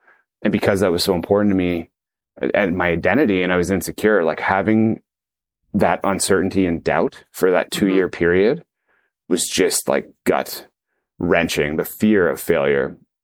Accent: Toronto, Ontario, Canada; friends I grew up with in Toronto

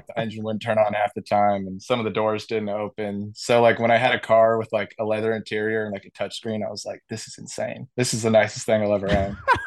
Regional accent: San Diego, California, United States; I never really understood college rivalries because growing up in San Diego, my parents didn't really go to big schools.

